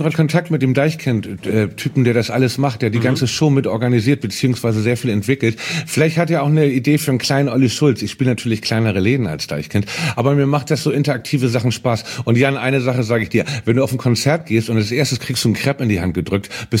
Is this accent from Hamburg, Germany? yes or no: yes; Hamburg, Germany; Ich spiele in Hamburg heute Abend in der großen Freiheit, in meiner Heimatstadt.